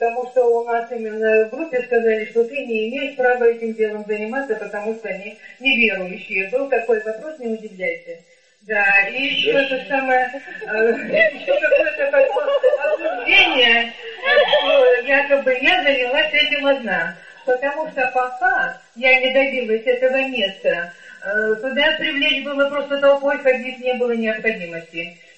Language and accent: Russian; Kuragino, Krasnoyarsk Krai, Russia; Дело в том, что я из Курагина, и у нас очень много стариков.